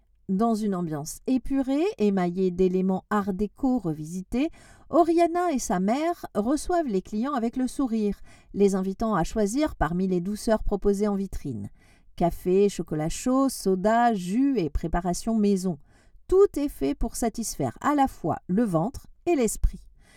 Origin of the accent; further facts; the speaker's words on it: Paris, Île-de-France, France; Je suis parisienne, mais je ne trouvais pas de locaux adaptés à mon projet dans la capitale.